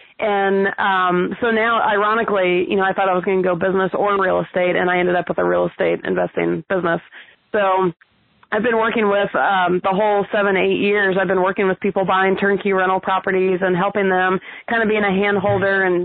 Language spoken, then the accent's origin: English; Atlanta, Georgia, United States; and I was from Atlanta.